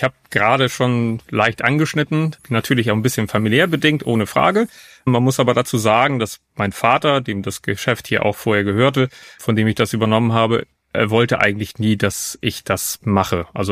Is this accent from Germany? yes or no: no; Poland; Ich bin in Polen aufgewachsen